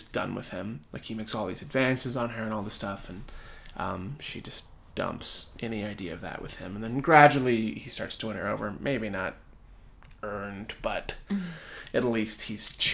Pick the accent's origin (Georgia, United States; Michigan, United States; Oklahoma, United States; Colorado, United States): Oklahoma, United States; no, I'm from Oklahoma, so.